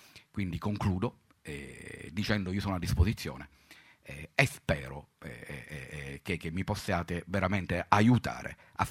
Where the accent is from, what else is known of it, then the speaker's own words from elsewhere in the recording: Southern Italy, Italy; Io sono del Sud e la problematica del terzo settore al Sud è molto sentita